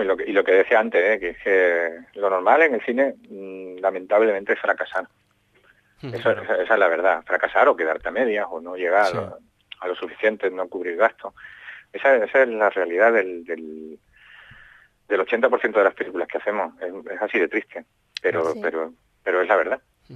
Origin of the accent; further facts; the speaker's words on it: Andalusia, Spain; Yo que, vamos, he vuelto a Sevilla, soy andaluz